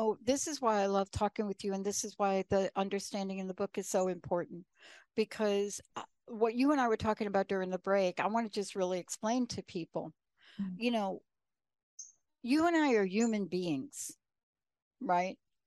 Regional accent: New York, United States; also born or lived in New Jersey; You know, growing up in New York, you know, you don't have a lot of snake activity going out there. But I also lived in New Jersey

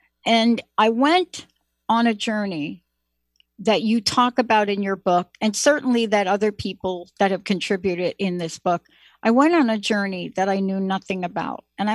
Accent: New Jersey, United States; I'm from New Jersey, by the way.

